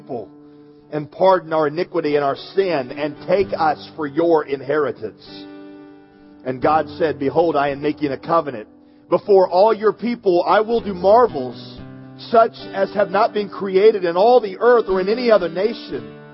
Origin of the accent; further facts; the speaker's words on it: Southern United States, United States; Now listen, I am a Southerner. I love the South. I know the South is not a direction, it's a way of life. I am one of us.